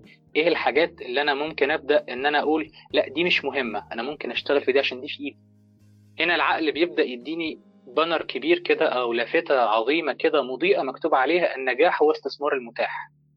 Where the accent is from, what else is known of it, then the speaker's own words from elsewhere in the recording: Egypt; زي ما بنقول عندنا في مصر كده،